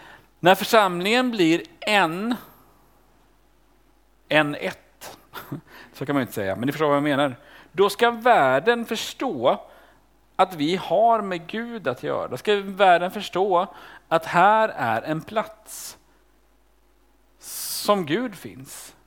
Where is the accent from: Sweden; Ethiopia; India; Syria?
Sweden; Men jag är född och uppvuxen här, kommer jag utomlands så inser jag hur otroligt svensk jag är i mitt allt.